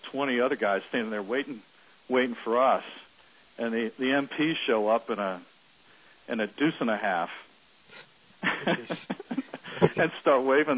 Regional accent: New York, United States; Had played a lot in Sandlot, growing up in New York

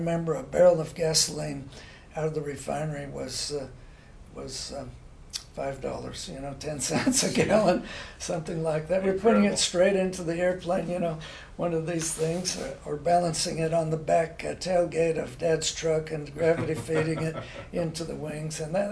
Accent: Visalia, California, United States; Anyway, growing up in Visalia was very warm, and no such thing as air conditioning.

